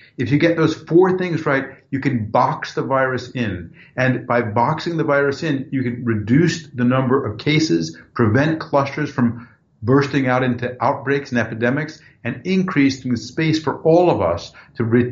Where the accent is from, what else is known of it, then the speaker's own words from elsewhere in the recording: New York, United States; I'm a New Yorker, and I'm just heartbroken